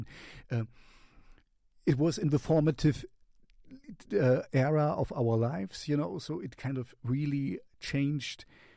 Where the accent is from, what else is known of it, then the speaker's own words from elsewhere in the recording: East Germany, Germany; I grew up in the Russian zone, as you might know if you follow me.